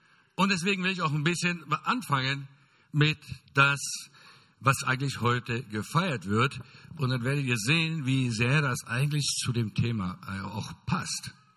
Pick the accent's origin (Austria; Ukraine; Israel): Israel; also born or lived in Germany; weshalb ich als Israeli Deutsch spreche, das kommt daher, ich bin in Deutschland geboren. Mit 11 Jahren sind wir nach Israel eingewandert und leben dort, seitdem ich 11 Jahre bin, lebe ich dort in Israel, bin dort aufgewachsen.